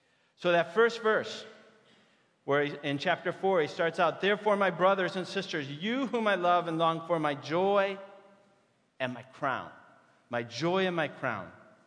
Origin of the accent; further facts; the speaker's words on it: Traverse City, Michigan, United States; I come to you from Traverse City, Michigan.